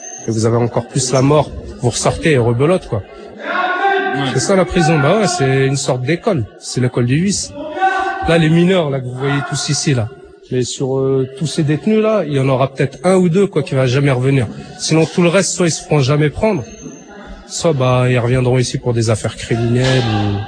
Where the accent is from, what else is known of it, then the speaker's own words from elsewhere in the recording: France; Moi, je suis français.